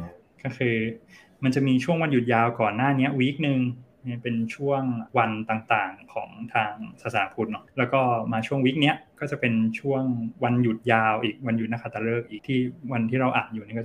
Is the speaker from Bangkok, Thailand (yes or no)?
yes; Bangkok, Thailand; แต่ว่าตัวผมเองเนี่ยคนกรุงเทพตั้งแต่กำเนิด